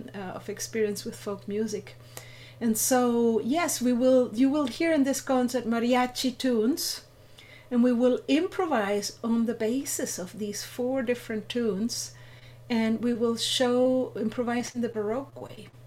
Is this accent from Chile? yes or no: yes; Chile; I myself as well, growing up in Chile, I was part of a guitar band, a folklore band